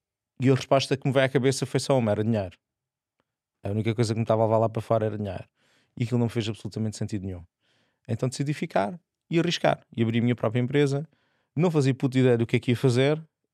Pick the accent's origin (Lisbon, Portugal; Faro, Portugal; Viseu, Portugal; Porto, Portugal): Faro, Portugal; Portimão; Nasci em Portimão, sou algarvio, vivo lá ainda. Aos 18 anos venho para o Isel